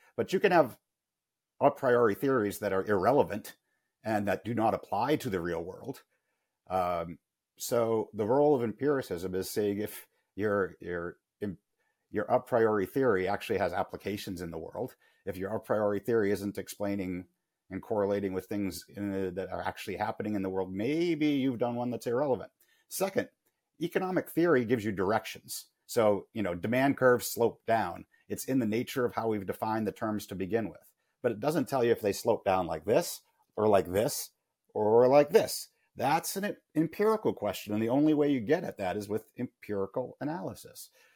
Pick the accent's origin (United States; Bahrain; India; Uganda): United States; Massachusetts; I grew up in Massachusetts, a student of the American Revolution who would go to Lexington and Concord.